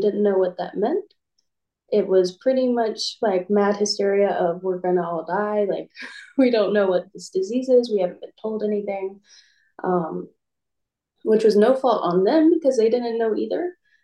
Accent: Georgia, United States; I'm from Georgia, by the way. So I left the airport out of Atlanta, that night.

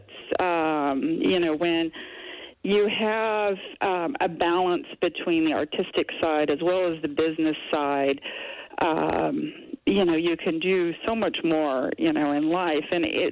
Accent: Kansas, United States; I grew up in Kansas. Really did not have a strong background of engagement in the arts when I was growing up.

